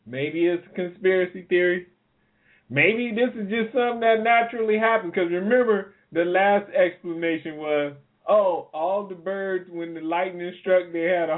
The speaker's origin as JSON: {"language": "English", "region": "the South", "country": "United States", "said": "Well, being that I'm from the South, I've seen those."}